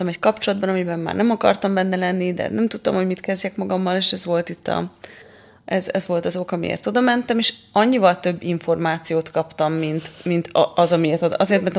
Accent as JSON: {"language": "Hungarian", "town": "Székesfehérvár", "region": "Fejér", "country": "Hungary", "said": "én ugye székesfehérvári vagyok eredetileg, és hát Fejér megyei."}